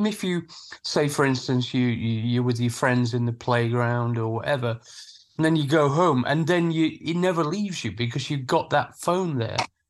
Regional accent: Sheffield, Yorkshire and the Humber, United Kingdom; when I was growing up in Sheffield, I went to the kind of top grammar school.

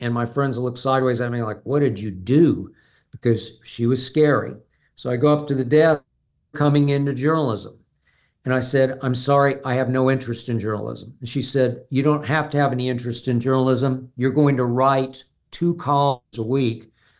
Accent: Oklahoma City, Oklahoma, United States; I'm from originally Oklahoma City, Oklahoma. So my junior summer, I interned at my hometown paper. It's called the Daily Oklahoman

